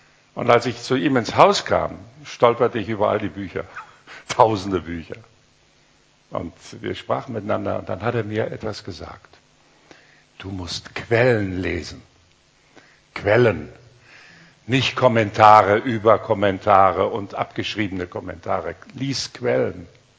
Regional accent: Germany; ich bin Deutscher, ich wohne hier, ich möchte gern das Flair, das hebräische Flair rüberbringen.

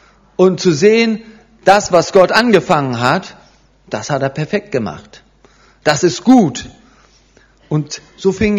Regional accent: Germany; Ich bin in Deutschland groß geworden, wie die meisten von Ihnen vielleicht.

